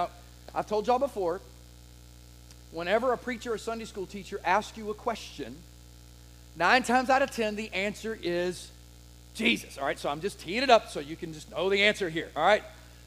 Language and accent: English; Hampton, Virginia, United States; Now, I grew up in Hampton, Virginia, and guess what my zip code was? It was the zip code of our church.